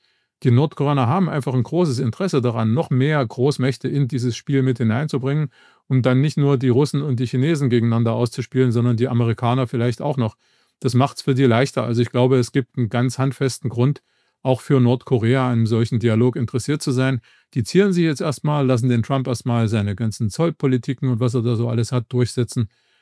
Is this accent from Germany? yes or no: yes; East Germany, Germany; Also ich bin selber aus der DDR, war 21. zum Zeitpunkt der Wiedervereinigung